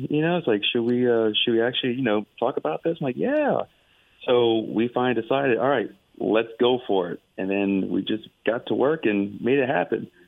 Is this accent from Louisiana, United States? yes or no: no; Houston, Texas, United States; But I was born and raised in Houston, Texas.